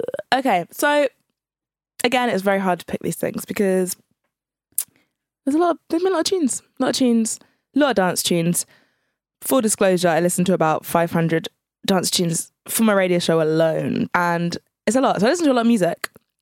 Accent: Jersey; So I came from the Channel Islands I'd been at home for like a week or 2 weeks.

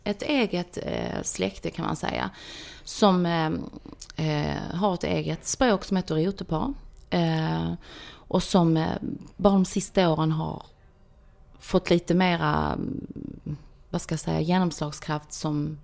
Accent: Sweden; det var redan på 1500-talet som vi fanns här i Sverige. Det är ju, så jag är svensk

